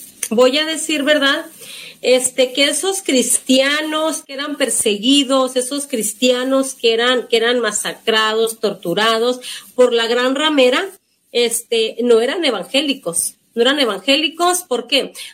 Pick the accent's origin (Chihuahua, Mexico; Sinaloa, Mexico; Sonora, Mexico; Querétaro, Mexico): Chihuahua, Mexico; Ciudad Juárez; de México, de Ciudad Juárez, Chihuahua, y pues yo soy cristiana católica, yo pertenezco a la Iglesia de Cristo